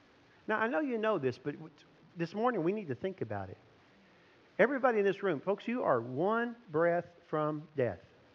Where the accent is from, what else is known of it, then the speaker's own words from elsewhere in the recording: Texas, United States; I grew up in Texas.